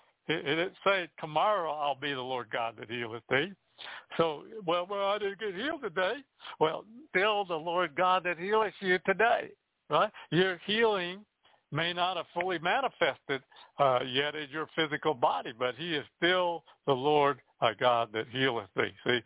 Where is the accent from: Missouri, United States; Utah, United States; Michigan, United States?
Missouri, United States; I'm from Missouri, the show me state.